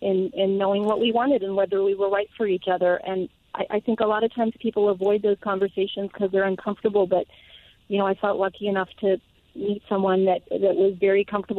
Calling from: Delaware, United States; I'm calling from Delaware.

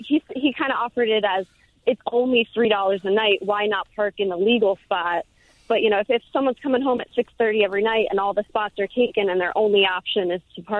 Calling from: New Hope, Pennsylvania, United States; I'm actually calling from New Hope, but I lived in West Philadelphia for a long time.

